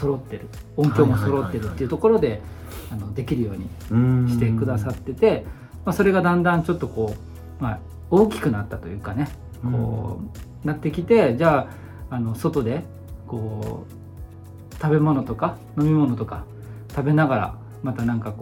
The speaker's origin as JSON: {"language": "Japanese", "town": "Hokubo", "region": "Okayama", "country": "Japan", "tie": "born or raised there", "said": "あの僕たちの生まれ故郷の、ね"}